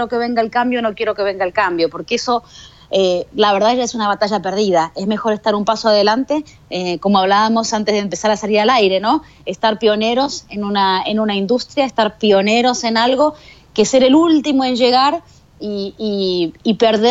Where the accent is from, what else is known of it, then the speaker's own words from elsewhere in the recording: Argentina; Cuando yo nací había 5 canales en Argentina, de donde yo soy